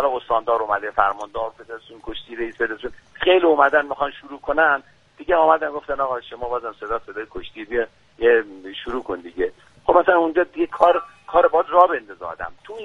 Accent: Iran; به عنوان یه ایرانی، به عنوان یه هموطن،

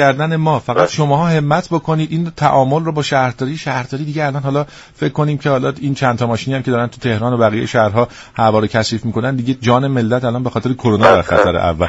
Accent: Iran; من خواهشم به عنوان یک ایرانی از طرف همه مردم

